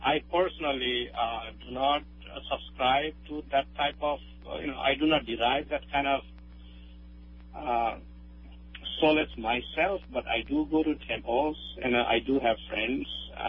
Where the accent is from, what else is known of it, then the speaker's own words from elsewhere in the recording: Nepal; I'm from Nepal, so if I do not talk to my brothers or my sisters for a long time